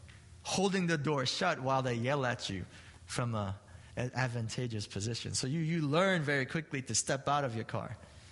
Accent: Brooklyn, New York, United States; You know, as most of you guys know, I'm from Brooklyn, New York.

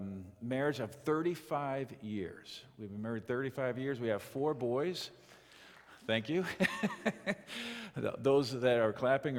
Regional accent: New York, United States; I'm originally from New York. My wife is from Texas, and we met in Florida at Bible college.

